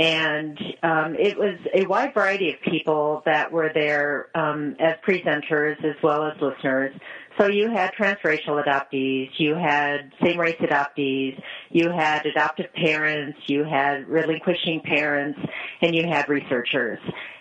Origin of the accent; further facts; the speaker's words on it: Montana, United States; I'm originally from Montana. I was born and raised in Montana.